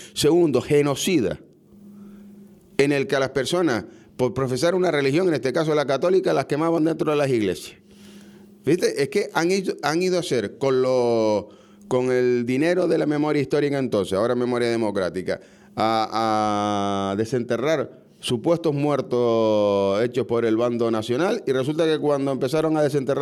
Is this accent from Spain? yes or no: yes; Spain; Porque, vamos a ver, somos españoles, ¿no?